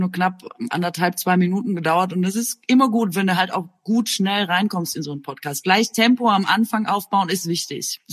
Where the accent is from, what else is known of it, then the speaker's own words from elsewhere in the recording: Aalen, Baden-Württemberg, Germany; Aalen ist da, wo ich herkomme. Das ist richtig.